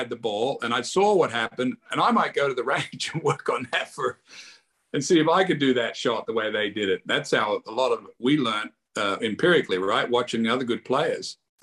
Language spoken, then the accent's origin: English; Wagga Wagga, New South Wales, Australia; now in United States; We came on the team in 82. I was coming from Australia. He was coming from Sugarland over here.